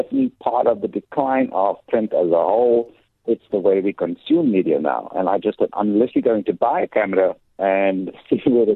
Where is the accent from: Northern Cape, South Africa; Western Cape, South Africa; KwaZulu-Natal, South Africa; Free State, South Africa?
Western Cape, South Africa; Cape Town; I mean, I'm a boy from the Cape Flats. You know, money doesn't flow where I come from.